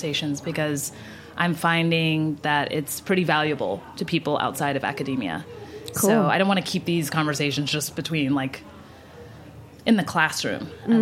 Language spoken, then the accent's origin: English; Texas, United States; now in New York, United States; I'm from Texas, and I moved to New York to enroll in a master's program called Fashion Studies at Parsons School of Design.